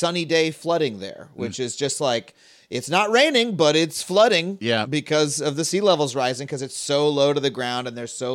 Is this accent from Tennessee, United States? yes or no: no; New York, United States; Correct. I grew up on Long Island.